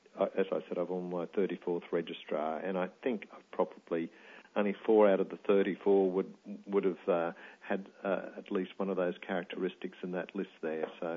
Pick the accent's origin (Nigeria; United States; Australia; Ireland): Australia; Bundaberg, Queensland; And I guess I come from Bundaberg, where Dr. Patel was committing sins of commission.